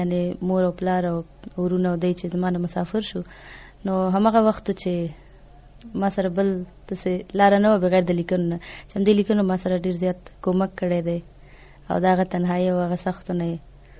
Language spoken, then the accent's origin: Pashto; Nangarhar, Afghanistan; موږ د ننګرهار څخه تعلق لرو